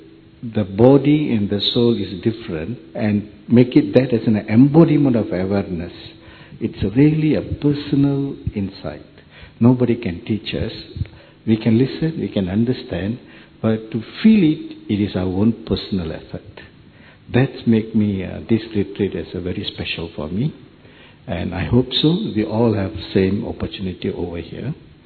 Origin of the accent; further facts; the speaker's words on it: Malaysia; English is a second language; Om Shanti … from Malaysia.